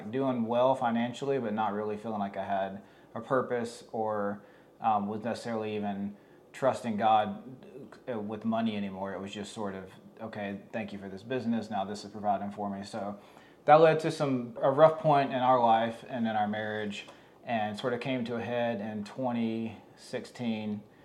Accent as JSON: {"language": "English", "region": "North Carolina", "country": "United States", "lives_now": "Fort Myers, United States", "said": "Blake is from Florida, I'm from North Carolina, we met in Colorado, got engaged, moved back to where she was from"}